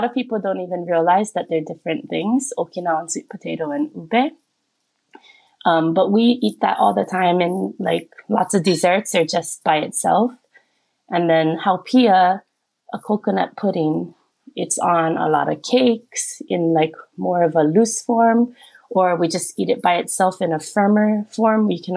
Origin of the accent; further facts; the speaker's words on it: Hawaii, United States; now in South Korea; this is my recipe for sweet potato hapia squares. I'm from Hawaii originally, and I've been living in Korea for the past 10 years.